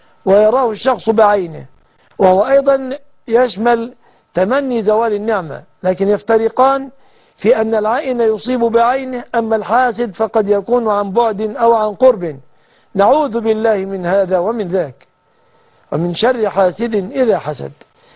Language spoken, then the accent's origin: Arabic; Egypt; بلادنا مصر